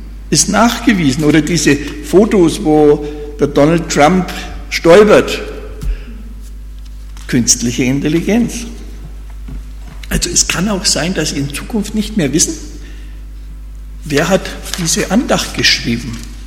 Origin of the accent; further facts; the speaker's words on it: Hof, Bavaria, Germany; In meiner Heimatstadt Hof, da fährt dauernd so ein komisches Auto rum, ohne Fahrer.